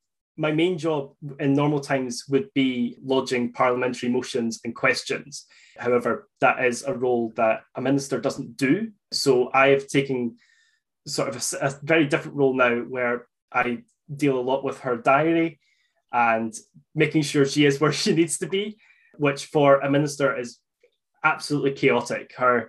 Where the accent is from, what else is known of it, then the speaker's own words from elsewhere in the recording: Livingston, Scotland, United Kingdom; growing up in Livingston is fairly bland. It's a new town, it's a commuter town. So a lot of what we have is a shopping centre.